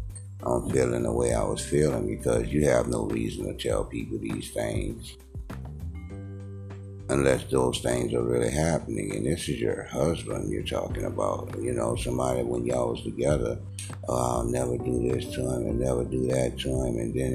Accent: New Orleans, Louisiana, United States; we grew up in New Orleans and we got married after my mom passed away

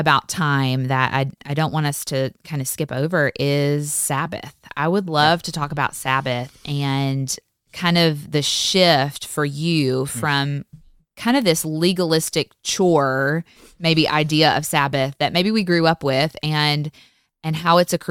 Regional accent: Tennessee, United States; moved away as an adult; I moved 9 hours away from Tennessee where I grew up and had lived my entire life.

